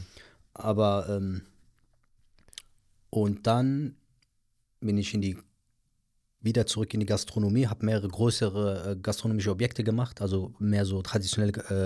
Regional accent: Morocco; Wir sind aus dem Norden Marokkos. Wir sind seit Generationen Bauernfamilie.

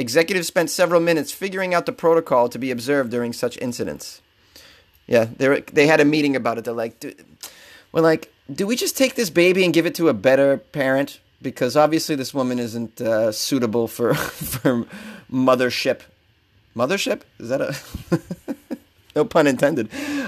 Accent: Massachusetts, United States; now in Los Angeles, United States; So there are more than 400 CVS pharmacies in Massachusetts. Yeah, which is my home state.

